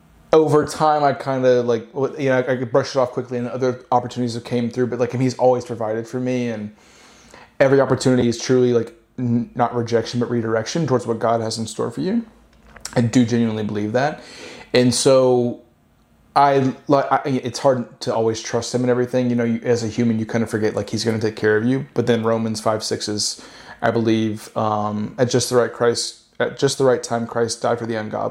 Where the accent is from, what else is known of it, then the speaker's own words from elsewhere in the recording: Shepherdsville, Kentucky, United States; also born or lived in Louisville; Born and raised in Louisville. So yeah. Actually Shepherdsville, if you know Shepherdsville, then you know. But it's a suburb of Louisville, grew up there.